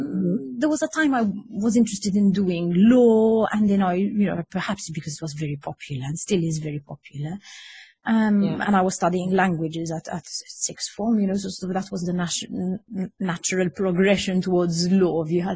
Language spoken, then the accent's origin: English; St. Julian's, Malta; we were four children, grew up in St. Julian's in this house with a garden.